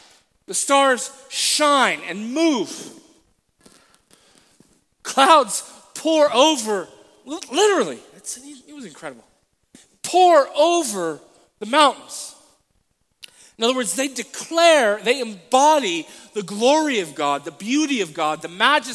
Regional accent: Texas, United States; now in Colorado, United States; I grew up in Texas and there was nothing but Whataburger and hot, just hot and Whataburger

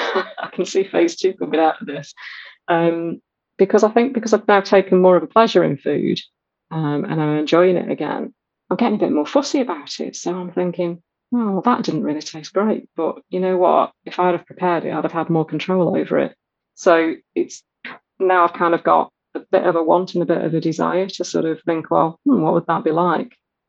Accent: United Kingdom; I'm a Brit

